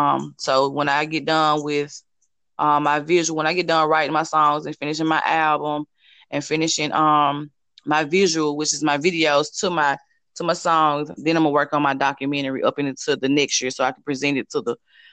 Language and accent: English; Memphis, Tennessee, United States; but she's from Memphis and I'm from Memphis. We stay in Memphis together, but I'm barely here.